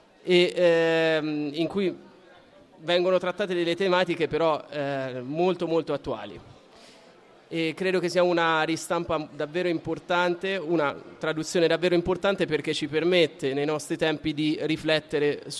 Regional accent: Perugia, Umbria, Italy; faccio un po' gli onori di casa, che poi è la città di Perugia, da perugino.

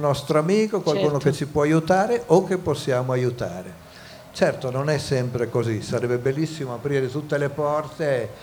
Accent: Emilia-Romagna, Italy; io non sono di Bologna, sono della montagna

